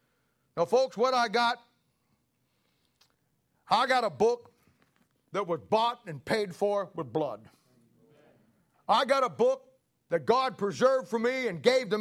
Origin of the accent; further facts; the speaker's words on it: Canton, Ohio, United States; I'm from Canton, Ohio, right up in Akron, 30 miles.